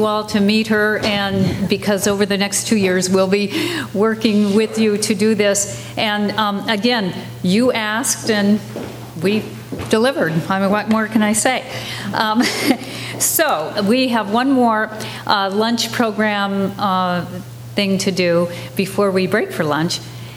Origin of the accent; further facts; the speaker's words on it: Utah, United States; I'm from Utah, what can I say?